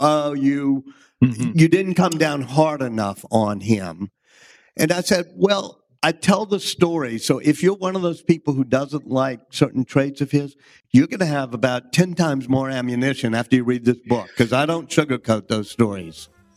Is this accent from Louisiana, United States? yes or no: yes; New Orleans, Louisiana, United States; That's me and Michael Lewis, who I grew up with in New Orleans